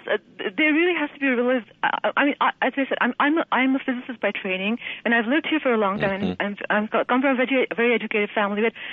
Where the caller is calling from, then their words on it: Pakistan; First of all, I'd like to say I'm from Pakistan